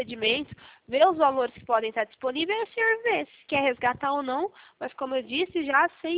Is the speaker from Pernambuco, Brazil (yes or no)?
no; Minas Gerais, Brazil; Mas eu também sou de Minas. Sou mineira